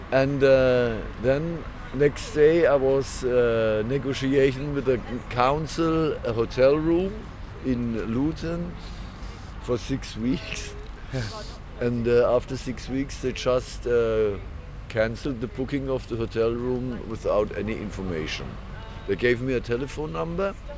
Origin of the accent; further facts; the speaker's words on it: Germany; English is a second language; also born or lived in Bristol; Germany. Originally, I'm from Germany. I lived in Bristol 3 years, from 2012 to 2015. I have a son there.